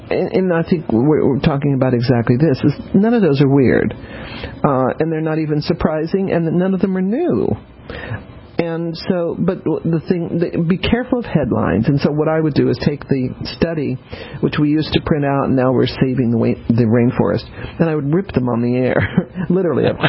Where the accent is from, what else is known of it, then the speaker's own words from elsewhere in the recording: Denver, Colorado, United States; also born or lived in New Orleans; I'm a water girl. I was born in New Orleans, but I grew up in Denver.